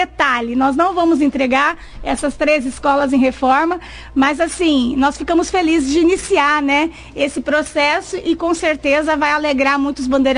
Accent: Brazil; nós somos brasileiros, deixamos tudo para a última hora, né? O Brasil é assim, né?

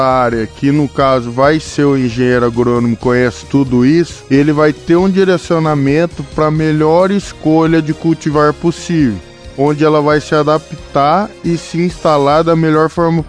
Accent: Tupã, São Paulo, Brazil; tenho 22 anos, sou de Tupã, São Paulo, universitário da UEMP aqui de Bandeirantes e estou no quarto ano de agronomia.

